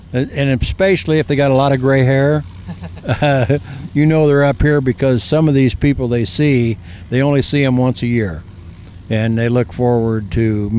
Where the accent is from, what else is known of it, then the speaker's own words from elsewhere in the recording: Portage, Michigan, United States; I am from Portage, Michigan, and I've been doing this for over 40 years.